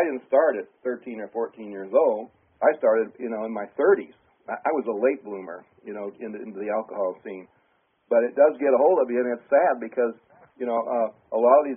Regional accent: Ann Arbor, Michigan, United States; I'm from Michigan. I remember that.

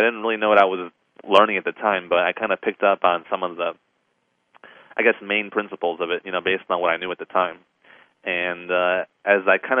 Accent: Chicago, Illinois, United States; and I'm actually not from Florida. I was raised in Illinois, Chicago, and the Chicagoland suburbs, and as we were growing up over there, we were immigrants from Taiwan

